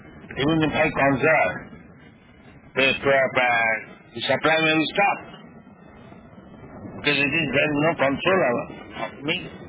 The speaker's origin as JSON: {"language": "English", "country": "India", "said": "Who says India is starving? You are saying. I am Indian, I don't say."}